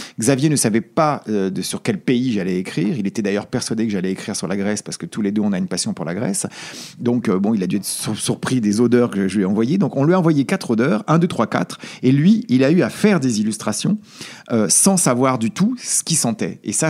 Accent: Auvergne-Rhône-Alpes, France; ce sont les odeurs de framboises sauvages que je ramassais en Savoie, puisque je suis savoyard, donc dans mon enfance

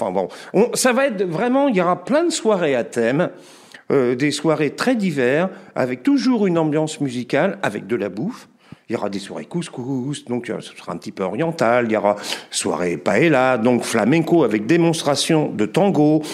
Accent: Brittany, France; now in Ferrières-en-Gâtinais, France; moi, je suis pas connu ici. Je suis même pas de la région. Hein. Je suis breton.

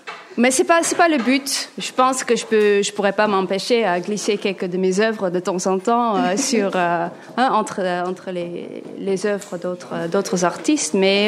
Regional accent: Netherlands; French is a second language; je viens du Pays-Bas et je fais mes études aux Pays-Bas, donc une école des beaux-arts

